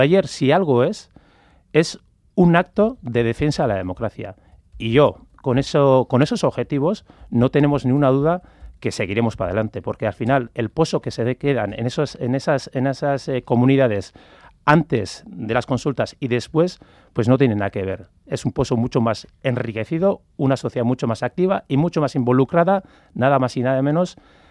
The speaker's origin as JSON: {"language": "Spanish", "region": "Basque Country", "country": "Spain"}